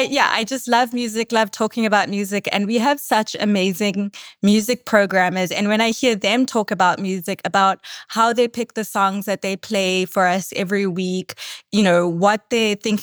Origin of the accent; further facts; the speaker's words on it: South Africa; It's always, as a South African, it's always a really, really great thing